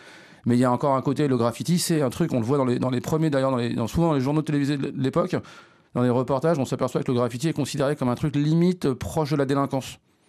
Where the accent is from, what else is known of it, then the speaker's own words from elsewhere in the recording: Paris, Île-de-France, France; Mais il me semble, en tant que Parisien pur jus, qui a observé un peu, qui était là aussi à cette époque-là